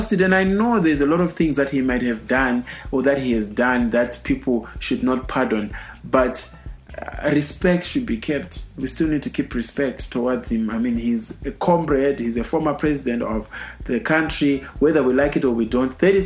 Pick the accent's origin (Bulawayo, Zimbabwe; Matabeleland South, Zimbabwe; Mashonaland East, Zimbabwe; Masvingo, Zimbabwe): Bulawayo, Zimbabwe; my hometown is Bulawayo